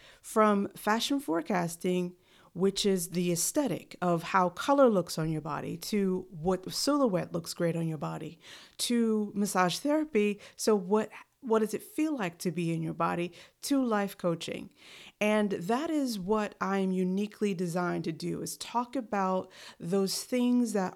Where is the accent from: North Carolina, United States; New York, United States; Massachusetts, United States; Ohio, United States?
New York, United States; New York City; Well, I am from New York City